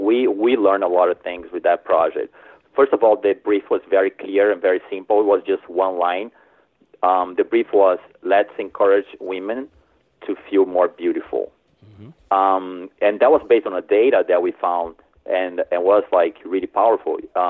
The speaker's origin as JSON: {"language": "English", "country": "Brazil", "tie": "born or raised there", "second_language": "English", "lives_now": "United States", "said": "Yeah, I'm originally from Brazil. That's why I have this accent. But I'm also American, right? So I vote, I pay taxes, I'm doing my part. I grew up in Brazil, born and raised."}